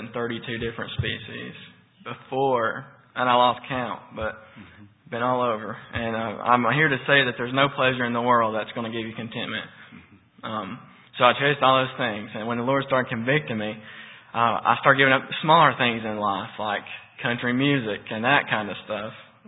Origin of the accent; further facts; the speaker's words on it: Pikeville, Tennessee, United States; I'm from Pikeville, Tennessee, and I came out of the world.